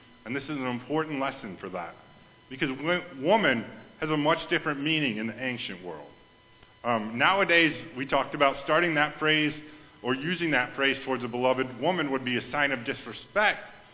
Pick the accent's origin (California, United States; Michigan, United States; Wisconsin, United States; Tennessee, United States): Wisconsin, United States; I don't know about y'all, but I came from Wisconsin, and we can hold our own, but we can't hold that much.